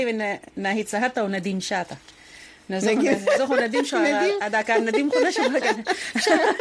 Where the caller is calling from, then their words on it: Qatar; زما کوچنی زوی ته اختر مبارک وایم او زه د قطر نه یم